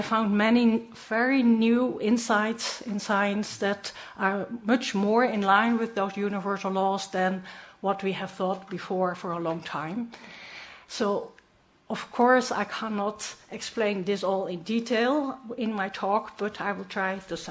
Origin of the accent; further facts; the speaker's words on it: Netherlands; I'm coming from the Netherlands